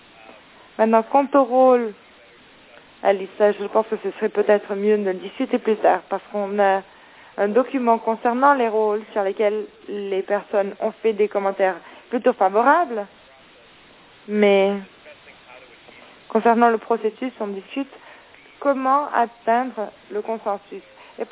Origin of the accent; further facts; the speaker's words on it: Germany; now in Brussels, Belgium; je travaille pour la Commission européenne. Je suis allemand et à l'heure actuelle, j'habite à Bruxelles.